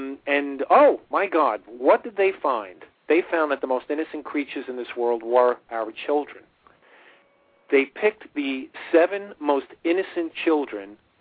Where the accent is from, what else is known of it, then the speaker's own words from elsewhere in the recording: Brooklyn, New York, United States; born there; I was born in Brooklyn.